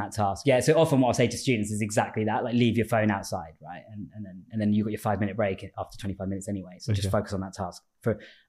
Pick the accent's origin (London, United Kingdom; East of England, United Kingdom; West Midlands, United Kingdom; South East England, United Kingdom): East of England, United Kingdom; Cambridge; I'm from Cambridge, right? That was what I was getting at. So because I came from Cambridge and saw this, if you like, town and gown divide, right? So that there was the university and then there was everything else in the city.